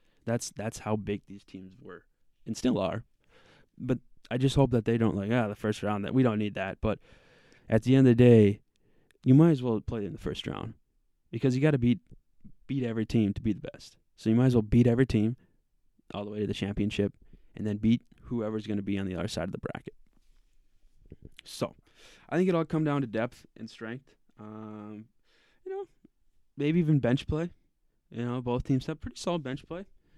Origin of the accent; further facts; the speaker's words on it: Minnesota, United States; also born or lived in Idaho / North Dakota; I was born in Idaho, and I moved to North Dakota for my early grade school years, and then I graduated from Southern Minnesota